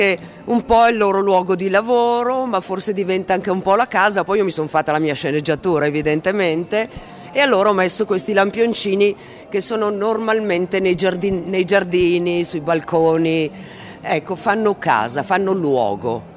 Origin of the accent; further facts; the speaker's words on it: Milan, Lombardy, Italy; sono nata a Milano, sono una di quelle milanesi un po' in polemica ultimamente con la città